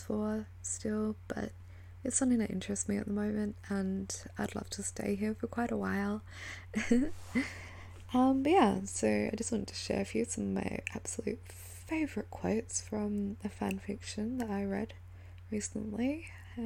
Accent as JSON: {"language": "English", "country": "Australia", "said": "if anyone hasn't noticed from my accent, yes, I am Australian."}